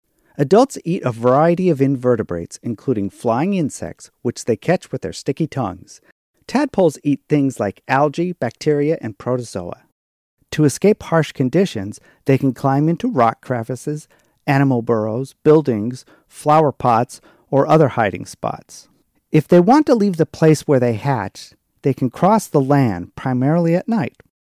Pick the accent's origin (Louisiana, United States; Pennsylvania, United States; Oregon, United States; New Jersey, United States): Oregon, United States; Corvallis; I'm a naturalist from Corvallis, Oregon.